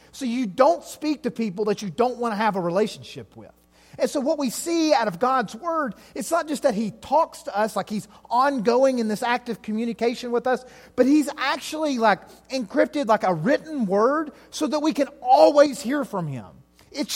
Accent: Tennessee, United States; I grew up in East Tennessee, like, I don't even know how to spell those words for the most part

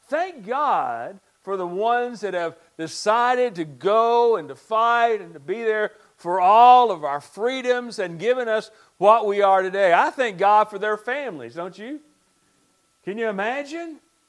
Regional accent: United States; I'm also proud today to be an American, aren't you? I am also proud in being an American, aren't you?

